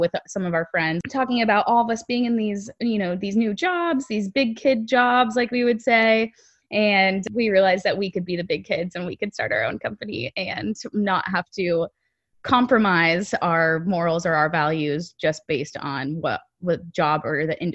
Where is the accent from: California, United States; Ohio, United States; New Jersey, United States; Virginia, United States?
California, United States; San Diego; I mean, like we said, we're from San Diego, which is a pretty progressive area for the sustainability movement, which we're very fortunate for.